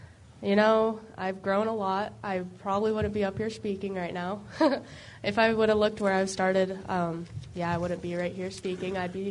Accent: Great Falls, Montana, United States; Yeah, I'm from Great Falls.

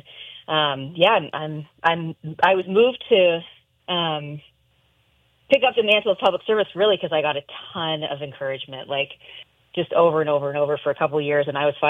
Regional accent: Bozeman, Montana, United States; So I grew up in Bozeman when it was still, you know, a cow town.

